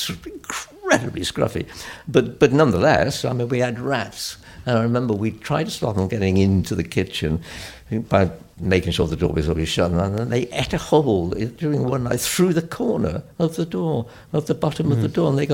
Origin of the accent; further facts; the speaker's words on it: Splott, Wales, United Kingdom; I was a kid from Splot.